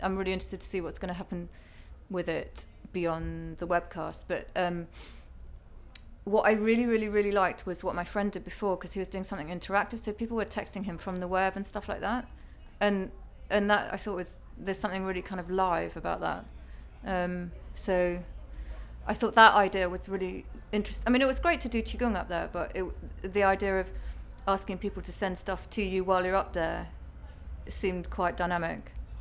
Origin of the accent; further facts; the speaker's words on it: London, United Kingdom; I'm from London.